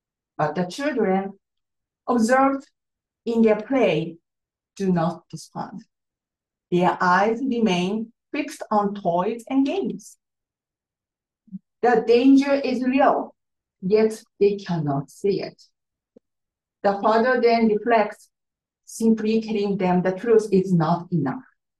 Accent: Fukuoka, Japan; So if you have been to Japan, so Fukuoka is the south west kind of end, so the closest town to Korea.

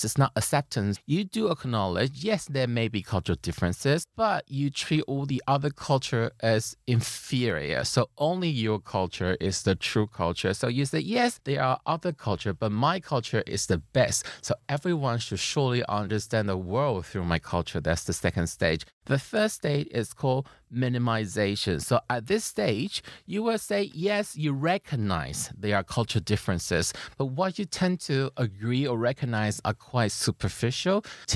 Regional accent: Taiwan; English is a second language; when I grew up in Taiwan

